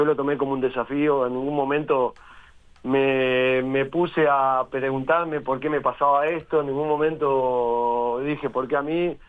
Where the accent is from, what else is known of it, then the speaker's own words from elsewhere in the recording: Florida, Uruguay; now in Montevideo, Uruguay; yo soy de Florida y tenía la mutualista allá.